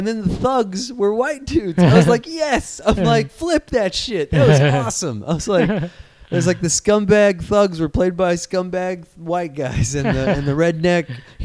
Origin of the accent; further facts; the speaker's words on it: England, United Kingdom; To me, I'm English. It's all the same.